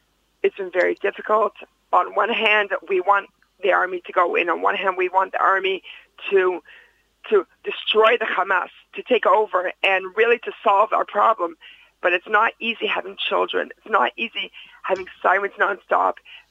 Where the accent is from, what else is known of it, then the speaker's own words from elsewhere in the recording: Hamilton, Ontario, Canada; moved away as an adult; now in Israel; Originally, I'm from Canada. I grew up in Hamilton. And when I was 18, I said goodbye and made Aliyah. And I've been here ever since.